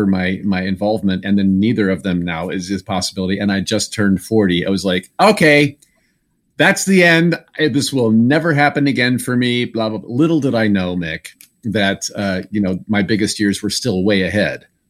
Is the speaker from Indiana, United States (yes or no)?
yes; Indiana, United States; And I got to film that back in my home state of Indiana and during the summertime, and I was in heaven doing that.